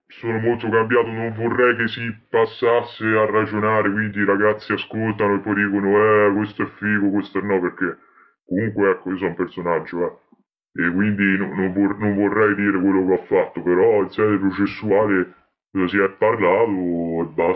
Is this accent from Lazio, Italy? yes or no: yes; Rome, Lazio, Italy; Lazio, ho detto sono di Centucelle, mi pare, possibile?